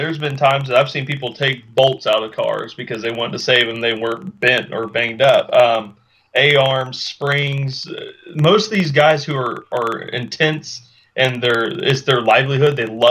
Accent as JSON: {"language": "English", "town": "Eaton", "region": "Ohio", "country": "United States", "said": "there wasn't a local comic book shop where I'm from Eaton, Ohio."}